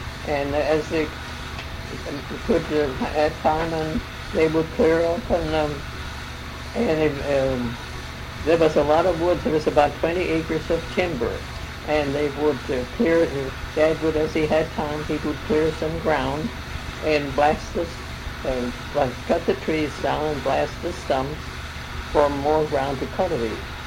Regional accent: Jackson Township, Indiana, United States; born there; now in Sunman, United States; I was born in Jackson Township on John Huber Farm, John Mary Huber Farm.

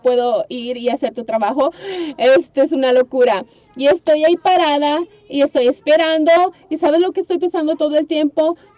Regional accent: California, United States; yo soy de California, ¿cómo no voy a sacar mi licencia de California?

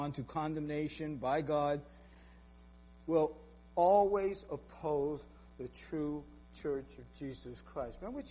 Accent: New York, United States; accent: New York; You might not like my New York accent or my personality traits and all.

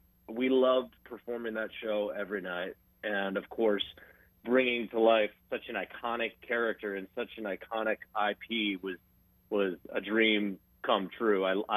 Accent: New Hampshire, United States; I grew up in New Hampshire, so just south of you guys.

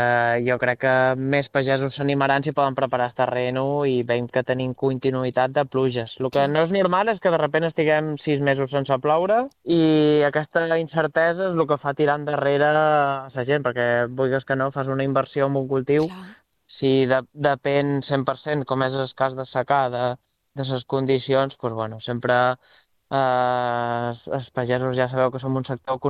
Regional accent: Sant Antoni de Portmany, Balearic Islands, Spain; que no sóc president de Eivissa, que sóc de Sant Antoni

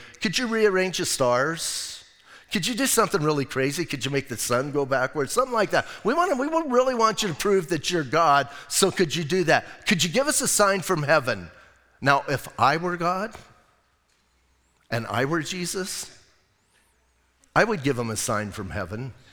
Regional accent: Arizona, United States; I've never sailed. I'm from Arizona. We don't do much of that.

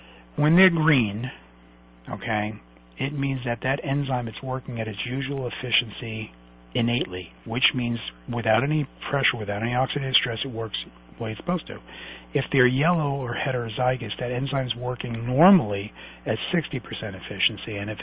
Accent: Brooklyn, New York, United States; because I'm Sicilian from Brooklyn, so get used to it.

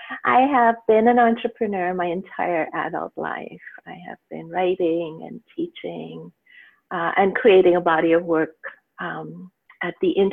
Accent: Mumbai, Maharashtra, India; moved away as an adult; now in Canada; I grew up in Bombay in India, and I lived there until I was 21 and then moved to North America. And I've lived my entire adult life here. I live in Canada on the West Coast, on Vancouver Island. It's a beautiful place.

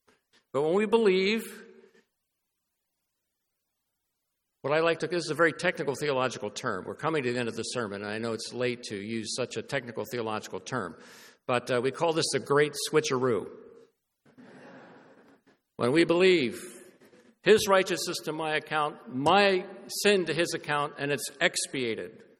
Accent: New Holland, United States; I remember growing up in New Holland, I loved playing outside, but then the call would come … time to come in for supper.

